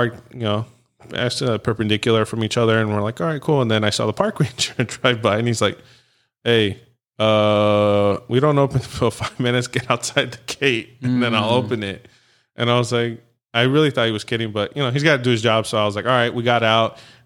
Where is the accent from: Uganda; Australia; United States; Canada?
United States; California; Like, me being from, you know, born and raised in Orange County, I was like, oh yeah, we're close to everything.